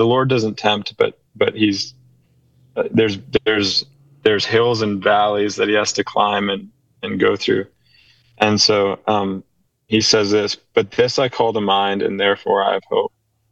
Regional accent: Ontario, Canada; Yeah, I grew up in Ontario, and then I lived. The only other place I've really lived is I was with this mission in Colorado.

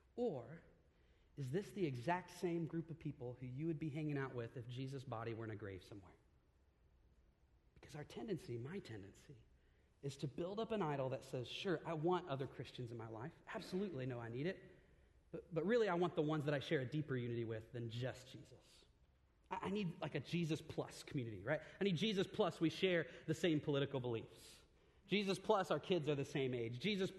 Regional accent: the South, United States; see, I grew up in the South, and so I feel like the Lord has me here this morning to tell you that the SEC is where real football takes place anyway, right?

